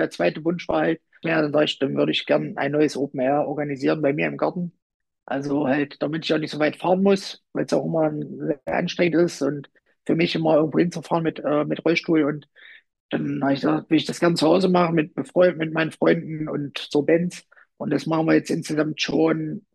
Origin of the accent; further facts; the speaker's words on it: Rübeland, Saxony-Anhalt, Germany; so bin ich halt auch aufgewachsen hier oben bei uns im Harz, in Rübeland, das war immer so das kleine Zeckendorf, das Galliendorf.